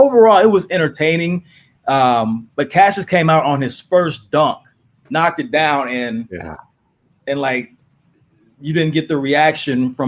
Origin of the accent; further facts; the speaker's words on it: Dallas, Texas, United States; Did it in my hometown of Dallas.